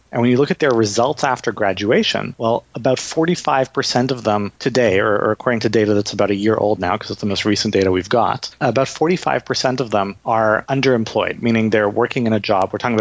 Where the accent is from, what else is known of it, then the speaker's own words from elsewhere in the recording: Canada; I'm Canadian, right?